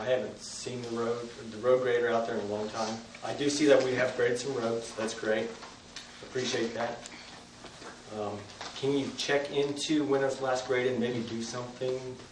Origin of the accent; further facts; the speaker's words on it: Grand Rapids, Minnesota, United States; I grew up in Minnesota, and we graded roads all the time.